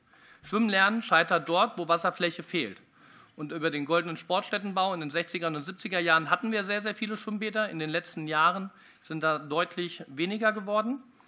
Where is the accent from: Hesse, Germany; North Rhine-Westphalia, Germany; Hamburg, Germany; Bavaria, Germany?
Hesse, Germany; Wetzlar; Ich komme aus Wetzlar